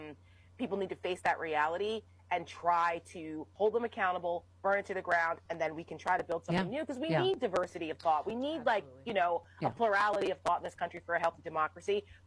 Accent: New Jersey, United States; I'm from Jersey. I grew up there

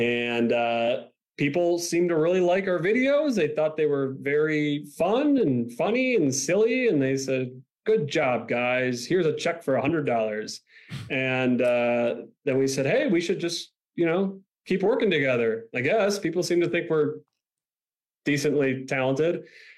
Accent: Milwaukee, Wisconsin, United States; Well, I grew up in Milwaukee.

